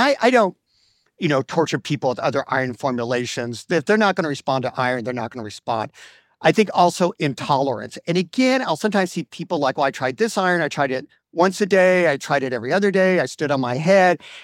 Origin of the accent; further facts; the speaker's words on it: Indiana, United States; But I'm from Indiana.